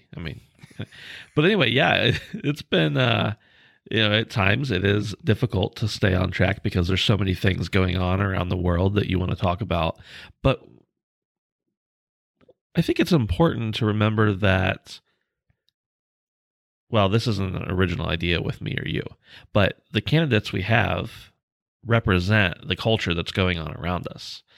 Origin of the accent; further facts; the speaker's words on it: United States; But I believe that because I'm from America.